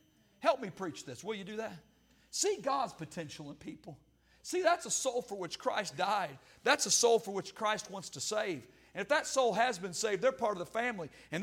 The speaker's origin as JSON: {"language": "English", "region": "Arkansas", "country": "United States", "tie": "born or raised there", "said": "And I grew up in Arkansas. And I can't pronounce words."}